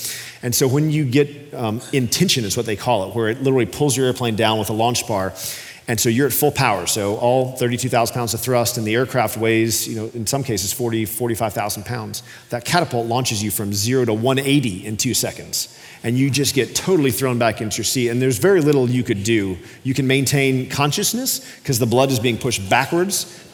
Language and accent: English; Sandy Springs, Georgia, United States; I grew up in Sandy Springs, just north of Atlanta